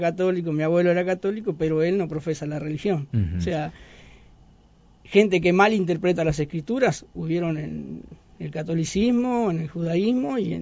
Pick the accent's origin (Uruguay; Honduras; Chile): Uruguay; Es que yo soy uruguayo.